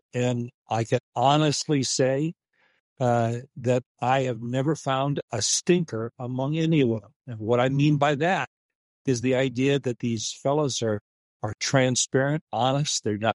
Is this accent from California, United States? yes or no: no; Newark, New Jersey, United States; I'm the only Yankee in the family. I was born in Newark.